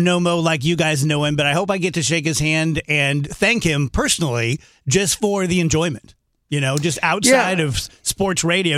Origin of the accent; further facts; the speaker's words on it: Scotland, United Kingdom; as you may or may not know, I'm Scottish, and I'm quite emotional